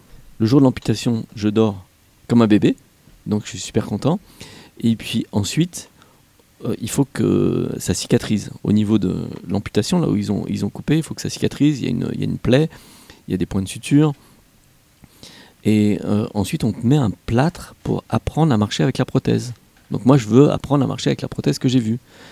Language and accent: French; France; moi je suis français, donc tu sais, on a un système social, médical qui est très bien fait et très protecteur